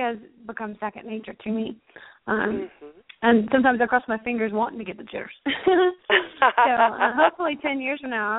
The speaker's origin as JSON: {"language": "English", "region": "Alabama", "country": "United States", "said": "since I am from Alabama and I went to Auburn, it's always special to me to go back to my roots and to go back to my home place"}